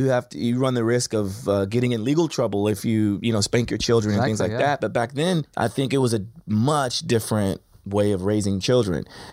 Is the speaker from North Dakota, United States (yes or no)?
no; Chandler, Oklahoma, United States; My childhood, I grew up in Chandler, Oklahoma.